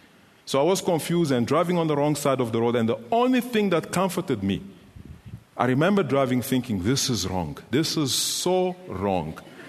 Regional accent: Kolwezi, Lualaba, DR Congo; I actually decided to lead a riot in my hometown of Kolwezi

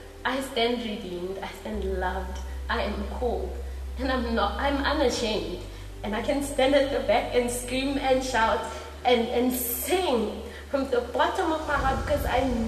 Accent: Mafeking, North West, South Africa; born there; I was born in Mafeking, came to, well, Pretoria, because I got a job, an internship.

